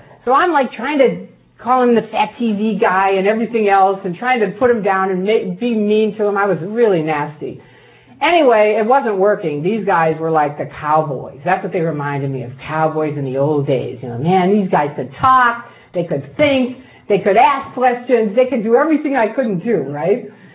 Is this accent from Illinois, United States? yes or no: yes; Chicago, Illinois, United States; I grew up in Chicago, and I was around some of the mafia.